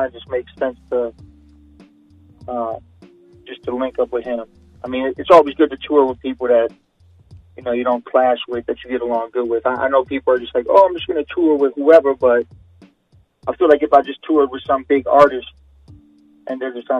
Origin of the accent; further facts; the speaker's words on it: Milwaukee, Wisconsin, United States; I'm from Milwaukee, Wisconsin. Those not familiar, that's pretty much the populated spot of Wisconsin.